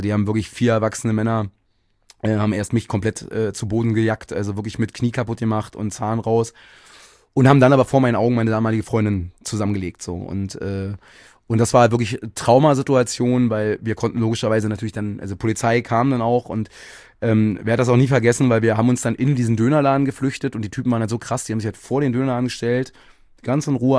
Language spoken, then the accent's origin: German; Berlin, Germany; ich bin im Osten von Berlin groß geworden. Also als ich Teenie war, da war das gang und gäbe